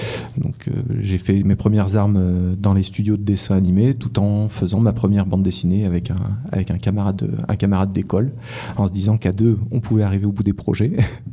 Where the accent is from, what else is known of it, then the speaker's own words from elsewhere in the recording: Auvergne-Rhône-Alpes, France; je suis originaire, il faut le préciser, d'une région assez rurale, je viens du Cantal, donc j'ai pas dans mon enfance rencontré d'auteurs.